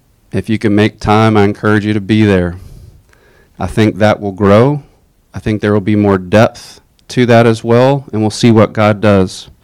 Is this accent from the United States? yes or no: yes; Shenandoah, United States; I grew up in Shenandoah.